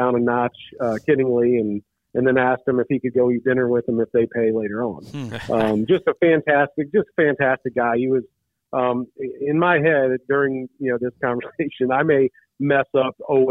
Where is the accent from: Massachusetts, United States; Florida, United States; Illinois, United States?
Illinois, United States; So I grew up in Illinois. I could come home and watch the pregame and watch the game while I was doing my homework.